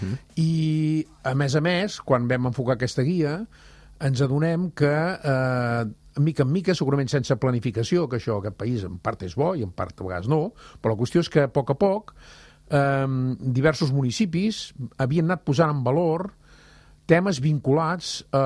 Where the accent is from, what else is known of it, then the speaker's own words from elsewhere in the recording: Catalonia, Spain; nosaltres som del Bages